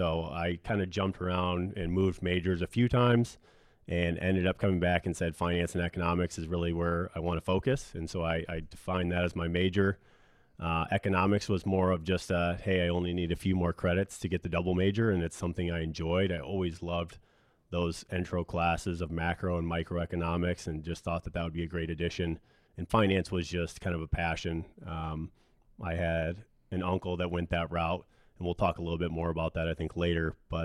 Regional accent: Kalamazoo, Michigan, United States; I grew up in Kalamazoo.

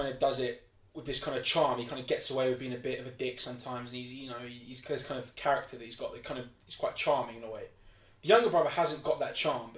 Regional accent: United Kingdom; because we're British

